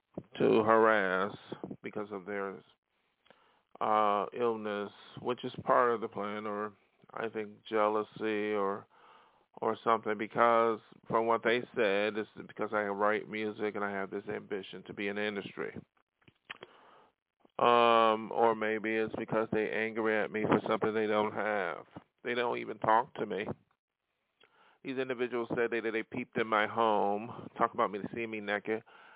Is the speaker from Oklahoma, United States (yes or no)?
no; Pennsylvania, United States; now in Hollywood, United States; had a manager when I came out here from Pennsylvania to Hollywood, but that was in the 80s.